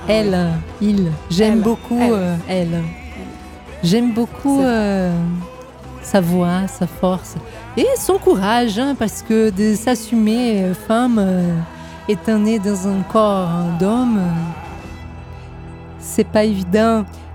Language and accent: Portuguese; Brazil; Eu não sei, eu só sei falar por mim, que eu que sou brasileira.